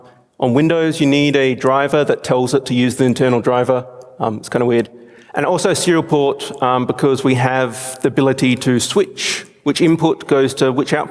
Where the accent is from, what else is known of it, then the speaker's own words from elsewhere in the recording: Australia; As I said, I'm Australian.